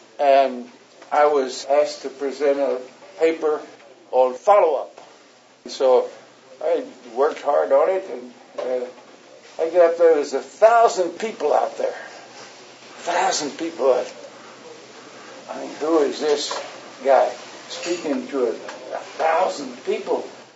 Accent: Texas, United States; I'm a cowboy from Texas.

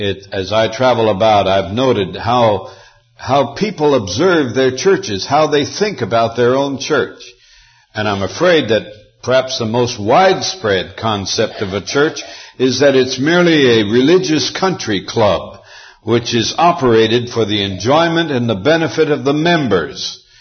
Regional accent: Montana, United States; when I was a boy growing up in Montana, we didn't buy chickens down at the grocery store all packaged up nice in plastic.

